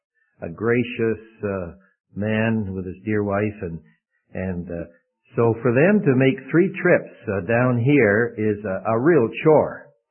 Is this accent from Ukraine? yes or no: no; Canada; I'm from Canada, but I don't say much about that. But then I got to move to Hawkesville.